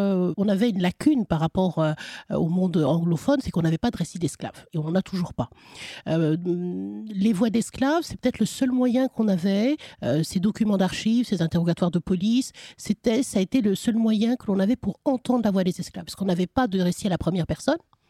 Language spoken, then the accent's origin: French; Paris, Île-de-France, France; je suis née à Paris, j'ai vécu effectivement toute mon enfance, mon adolescence, une partie de ma vie adulte dans l'Hexagone